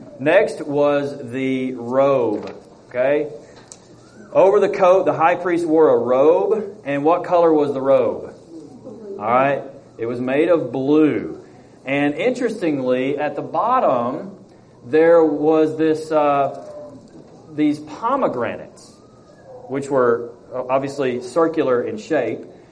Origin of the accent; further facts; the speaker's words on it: Alabama, United States; I'm from Alabama, we don't say breeches, we say britches.